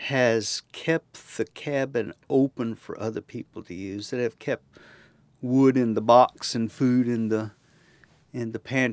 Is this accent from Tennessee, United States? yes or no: yes; Chattanooga, Tennessee, United States; I grew up in Chattanooga. My dad was an independent businessman, ran a dry cleaning business he started right after World War II.